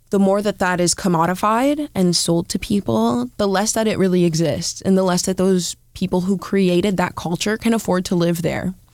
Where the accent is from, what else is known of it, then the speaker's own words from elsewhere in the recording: Toronto, Ontario, Canada; You know, I grew up in Leslieville, and I've definitely watched the demographics change.